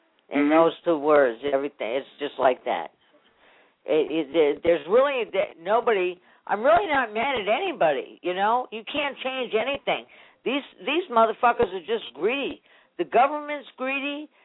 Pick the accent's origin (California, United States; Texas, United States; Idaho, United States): California, United States; San Francisco; I was born and raised in Ingleside Terrace in San Francisco, and the house that I was born and raised, not born, I was born actually in the Avenues on 46.